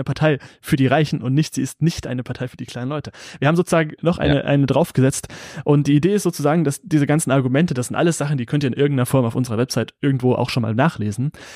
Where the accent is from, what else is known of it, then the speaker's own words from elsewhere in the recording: East Germany, Germany; mir persönlich als Ostdeutscher